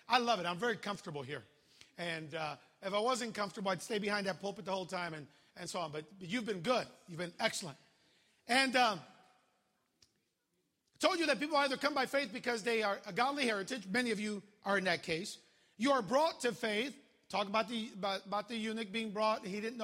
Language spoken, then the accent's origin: English; Chicago, Illinois, United States; But growing up in Chicago, people think that if you're from Chicago, you're always downtown.